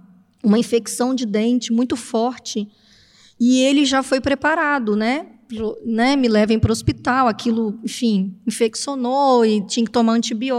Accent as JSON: {"language": "Portuguese", "country": "Brazil", "lives_now": "United Kingdom", "said": "Se você viajar para o Brasil agora, você vai ter o mesmo atendimento que eu tenho como brasileira. E você será um estrangeiro no meu país"}